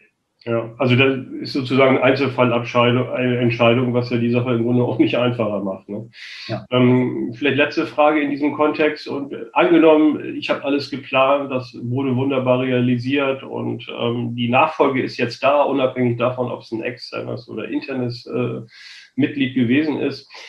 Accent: Kiel, Schleswig-Holstein, Germany; now in Hamburg, Germany; Ich komme ja ursprünglich aus Kiel

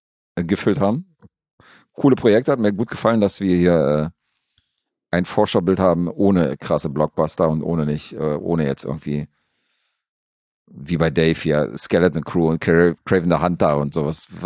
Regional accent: Serbia; Ich komme aus Serbien, ja.

